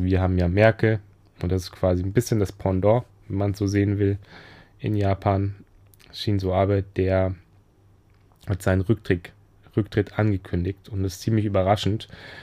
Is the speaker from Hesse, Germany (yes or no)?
yes; Hesse, Germany; now in Berlin, Germany; bin ich da nach Berlin, was ja ziemlich weit entfernt ist von meiner Heimatstadt in Hessen.